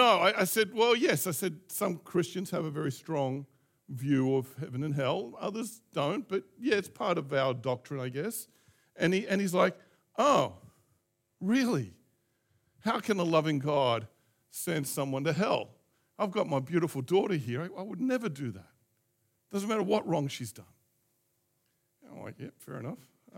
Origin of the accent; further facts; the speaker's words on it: Australia; And of course, I see Indians, and as an Aussie, you know, I'm thinking, oh, I've got to go up and talk to them.